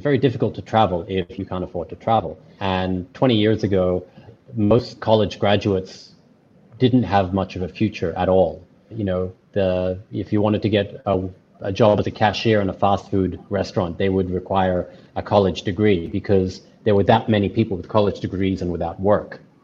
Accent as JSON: {"language": "English", "country": "Australia", "tie": "born there", "said": "my parents grew up in Burma, now known as Myanmar. But I was born in Australia but raised all over the place. So I'm a little bit of this and that. I'm an Australian citizen, but I have a Filipino heart."}